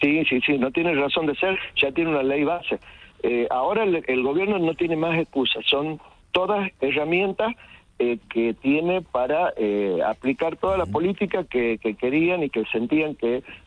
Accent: Tucumán, Argentina; Para nosotros el 9 de julio es una fecha muy importante para los tucumanos y para todos los argentinos.

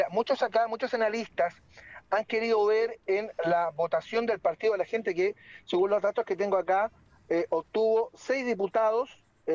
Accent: Chile; yo que soy chileno, que vivo acá

